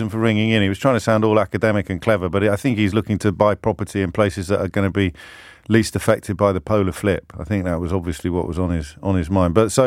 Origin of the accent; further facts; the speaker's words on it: Kidderminster, West Midlands, United Kingdom; I grew up in Kidderminster, so I know Worcester pretty much.